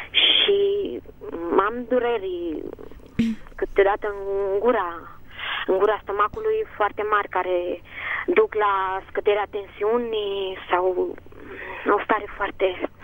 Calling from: Suceava, Suceava County, Romania; sunt din Suceava și aș fi vrut să pun câteva întrebări.

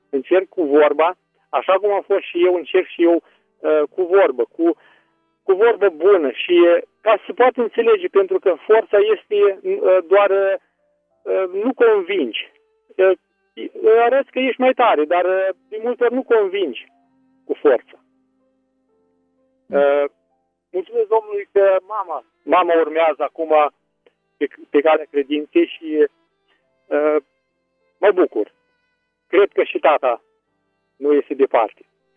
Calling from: Suceava County, Romania; de la Melișou, Suceava.

